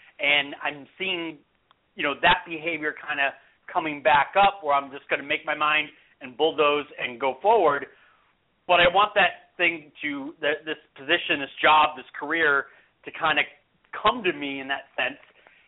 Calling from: California, United States; I'm calling from California.

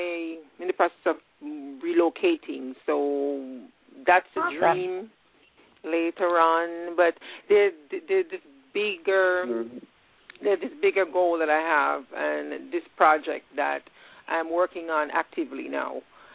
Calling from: Indiana, United States; I'm calling from Indiana.

